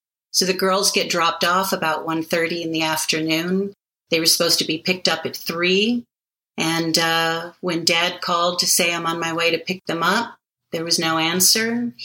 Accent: Hawaii, United States; I'm from Hawaii, wow. Originally, born and raised.

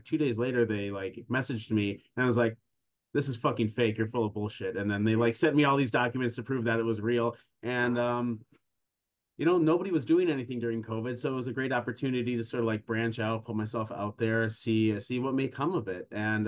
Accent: Minnesota, United States; No, I'm from Minnesota.

